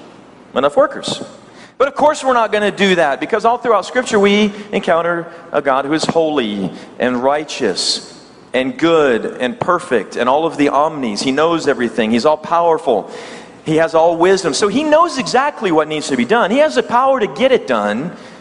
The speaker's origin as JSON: {"language": "English", "region": "the South", "country": "United States", "accent": "Southern US", "said": "That's kind of a little bit of my southern accent from the United States."}